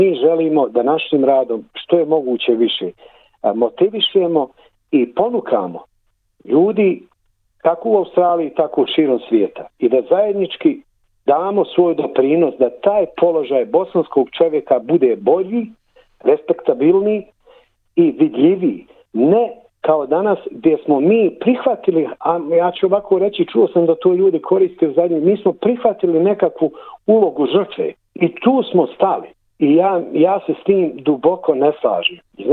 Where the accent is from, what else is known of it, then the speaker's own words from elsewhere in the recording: Višegrad, Republika Srpska, Bosnia & Herzegovina; ja dolazim iz Višegrada, znači ja sam tamo rođen.